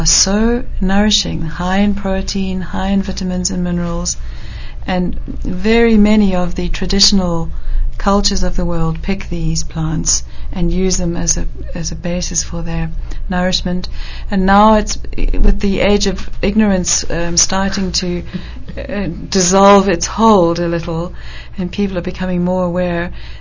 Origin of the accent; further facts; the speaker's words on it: Zambia; I was brought up in Zambia as a child, and that was very much a staple for us